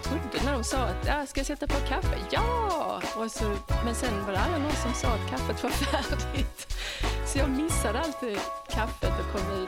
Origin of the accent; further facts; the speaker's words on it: Skåne, Sweden; also born or lived in Lund; now in New York, United States; sedan några år tillbaka bor jag i Clinton Hill, Brooklyn. Jag är från Skåne. Född i Lund, men uppväxt på Österlen.